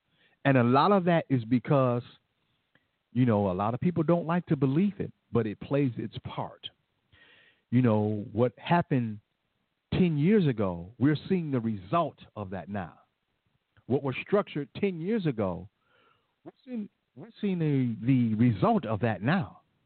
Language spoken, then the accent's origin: English; Detroit, Michigan, United States; my friends and my old friends who I grew up with in the Detroit area